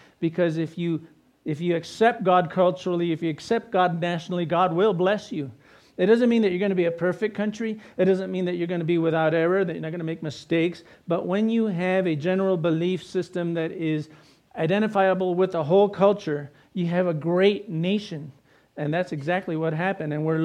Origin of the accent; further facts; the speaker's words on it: New Mexico, United States; I was born here, raised here in New Mexico. But my heritage goes all the way back to when this was part of the Spanish Empire.